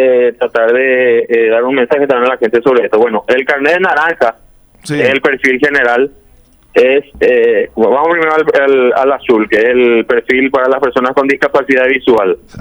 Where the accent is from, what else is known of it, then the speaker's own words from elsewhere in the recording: Paraguay; como funcionario de Senado y como ciudadano paraguayo